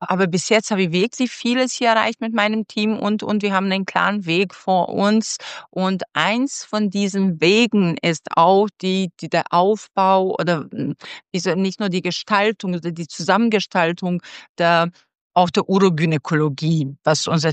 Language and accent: German; Kosovo; Ich komme ursprünglich aus Kosovo. Also das ist so ein Land, was eine sehr hohe Natalität, also sehr hohe Neugeborenenrate hat.